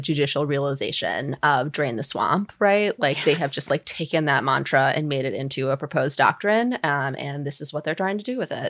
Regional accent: Minnesota, United States; I grew up in Minnesota.

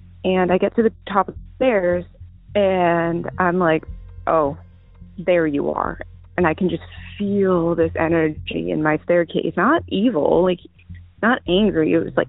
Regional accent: Virginia, United States; I'm from Virginia.

